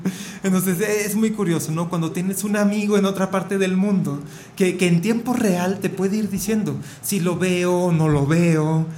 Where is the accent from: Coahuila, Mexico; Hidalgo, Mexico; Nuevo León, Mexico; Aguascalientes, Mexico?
Nuevo León, Mexico; Monterrey; now in Querétaro, Mexico; pues yo soy de Monterrey, y entonces tal vez de Monterrey hacia acá, hacia Querétaro